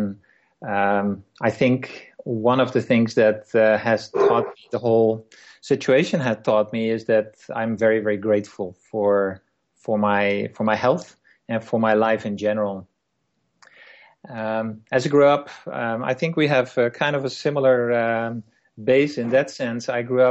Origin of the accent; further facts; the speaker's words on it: Netherlands; English is a second language; moved away as an adult; now in Canada; I grew up in the Netherlands, as you probably can hear from my accent. I moved 13 years ago with my family from the Netherlands to Canada, British Columbia, Canada.